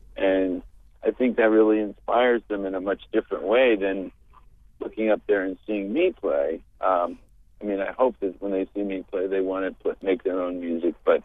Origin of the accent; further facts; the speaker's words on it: Concord, New Hampshire, United States; when I was growing up in Concord, there weren't as many people having as much trouble day in and day out keeping their heads above water